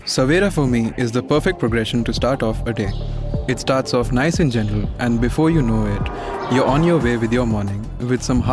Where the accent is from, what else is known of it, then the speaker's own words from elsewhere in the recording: Delhi, India; the junior audio engineer here at Made in India. I am originally from Delhi, and the longer I've stayed away from home, the more I relate to the city.